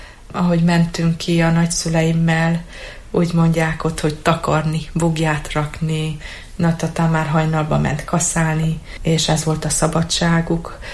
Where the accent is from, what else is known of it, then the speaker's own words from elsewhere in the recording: Cluj-Napoca, Cluj County, Romania; Én Kolozsváron nevelkedtem.